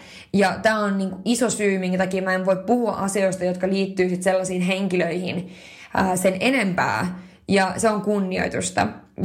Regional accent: Northern Finland, Finland; ja mä nautin pohjoisesta, kun mä oon pohjoisesta kotoisin

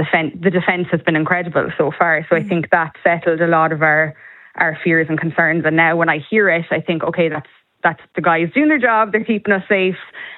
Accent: Kilkenny, Leinster, Ireland; now in Dubai, United Arab Emirates; From Kilkenny, originally.

